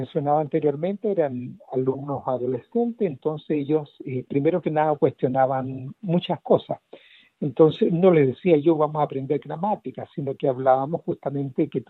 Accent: Chile; sí, soy chileno

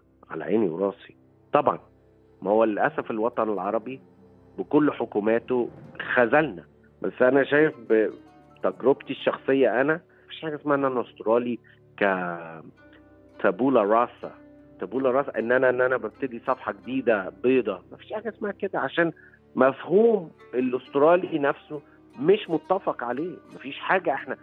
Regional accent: Egypt; لكن في الآخر هويتي أنا مصري وافتخر يعني

